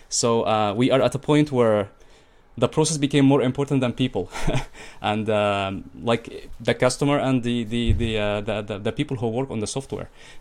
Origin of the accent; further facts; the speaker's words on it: Egypt; English is a second language; I'm from Egypt, so basically, we try to learn from the more civilized.